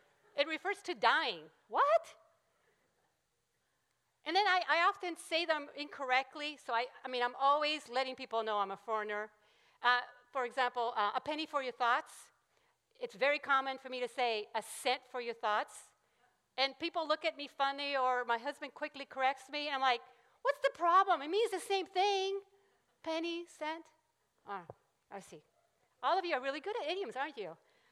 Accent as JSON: {"language": "English", "country": "Puerto Rico", "second_language": "English", "said": "all know I'm from Puerto Rico, and English is my second language."}